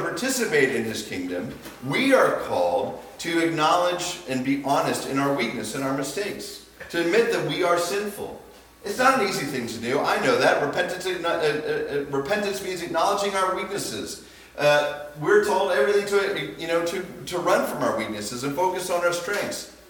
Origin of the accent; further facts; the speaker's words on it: Pennsylvania, United States; also born or lived in Vancouver; now in New Hampshire, United States; and of course, me growing up in Western Pennsylvania.